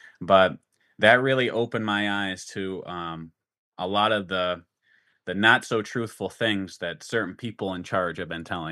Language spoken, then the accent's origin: English; Vermont, United States; So I was born in Vermont in the Green Mountains. And where I'm from is right on the border, New York and Vermont. And so it's all mountains from around there.